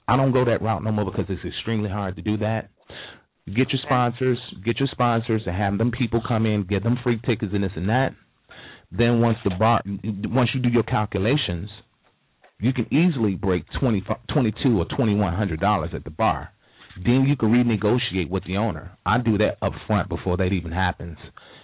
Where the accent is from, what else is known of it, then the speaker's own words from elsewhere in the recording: Chicago, Illinois, United States; I'm from Chicago, Illinois. I graduated from Gordon Tech University. I went to Hyde Park Community High School, and I lived in Jeffrey Manor.